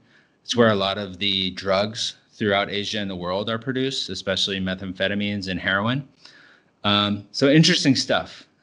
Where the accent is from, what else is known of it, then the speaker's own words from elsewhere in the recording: United States; now in Singapore; It's always for me, as an American and a foreigner living in Singapore, been so fascinating how fast the elections are